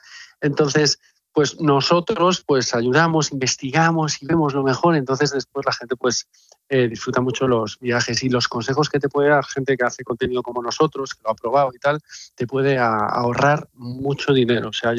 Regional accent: Vigo, Galicia, Spain; Yo soy gallego, ¿vale?

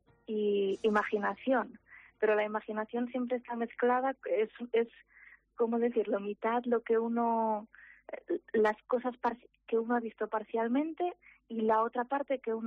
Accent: Santiago de Compostela, Galicia, Spain; de Foz son mis abuelos y yo crecí en Santiago, digamos, pero yendo siempre mucho a Foz.

